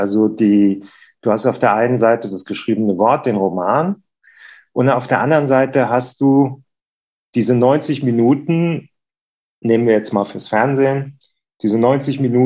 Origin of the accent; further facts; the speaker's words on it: Frankfurt, Hesse, Germany; Ich bin Frankfurter, bin 59 Jahre alt